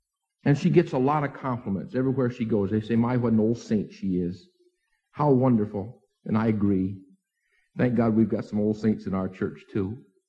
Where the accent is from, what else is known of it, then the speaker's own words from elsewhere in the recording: Akron, Ohio, United States; My dad was telling me about a fellow I grew up with back in Akron First Church